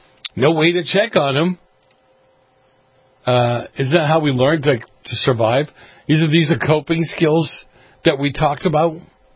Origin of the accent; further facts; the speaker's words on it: Boston, Massachusetts, United States; In the summertime, I grew up in Boston, this is so true. We turned a fire hydrant on, remember that?